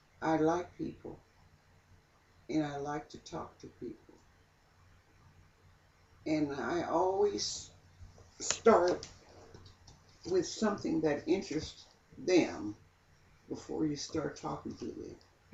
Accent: Kansas, United States; Yeah, I grew up in Grimm County, but it's in the country, not here.

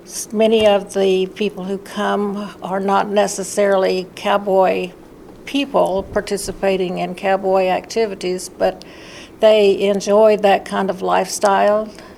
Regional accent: Oklahoma, United States; I was born and raised in Oklahoma, raised on a farm. My parents had a 160-acre farm that I grew up on, and continued to live there until I went to college, so I have a rural background and a farm background.

